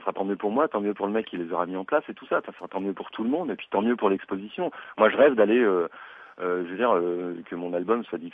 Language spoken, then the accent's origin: French; Lyon, Auvergne-Rhône-Alpes, France; nous, on est de Lyon tous les deux, on habite dans le même quartier